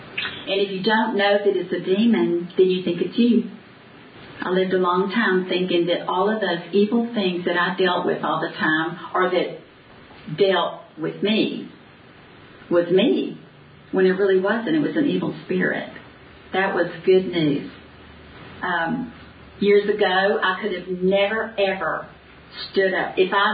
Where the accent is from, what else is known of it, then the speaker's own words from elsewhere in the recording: United States; born there; I thank God that I was born in America.